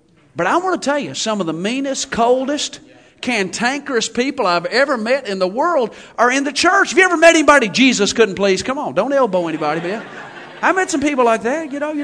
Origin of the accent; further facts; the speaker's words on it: Kentucky, United States; moved away; I'm from Kentucky. I grew up there. I've been here now 4.5 years. I love it here.